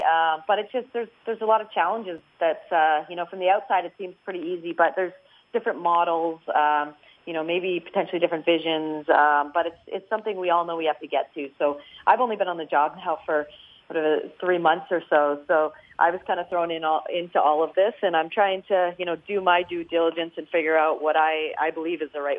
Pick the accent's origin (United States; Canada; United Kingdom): Canada; Kingston, Ontario; I started playing when I was about 6 years old. I grew up in Kingston, Ontario